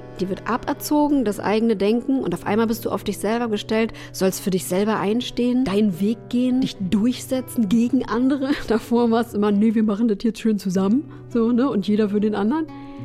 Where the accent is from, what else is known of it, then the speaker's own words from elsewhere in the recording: Germany; Weil ich komme ja auch noch aus einem Land, wo man das nicht so einfach konnte. Ich bin ja groß geworden in der DDR.